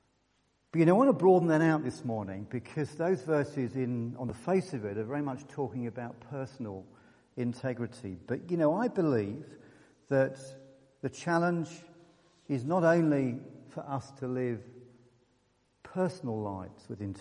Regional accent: Bristol, South West England, United Kingdom; And as an Englishman from Bristol, that was quite an extraordinary experience.

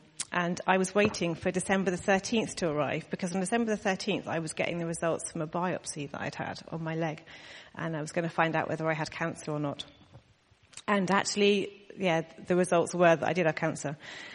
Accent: Barnstaple, South West England, United Kingdom; also born or lived in Bognor Regis / Brighton / Birmingham / Bristol; No. I'm a Devon girl, but I have lived in various other places, all beginning with B. Born in Barnstable, North Devon. Lived in Bognor Regis, moved to Brighton, Birmingham, and Bristol.

